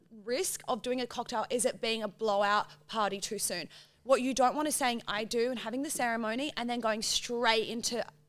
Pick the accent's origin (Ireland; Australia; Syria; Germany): Australia; Adelaide, South Australia; And because it was in Adelaide and in my hometown, he just was like, I trust you.